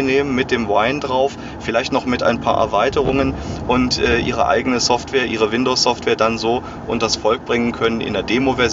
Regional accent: Germany; Ach, schon aus Deutschland, aber mein Vater ist Österreicher.

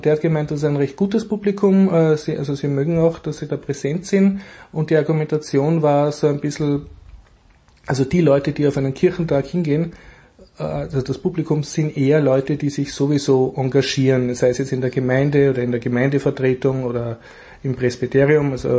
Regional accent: Austria; Mir hat natürlich sehr gut gefallen als Österreicher der Stand von Wir sind Kirche.

